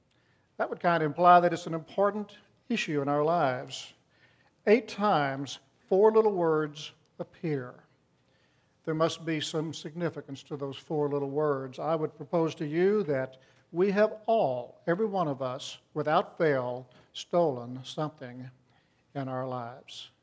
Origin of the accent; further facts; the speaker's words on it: Welder, Texas, United States; several of us young boys had left my hometown of Welder and we'd gone over to Moulton, Texas.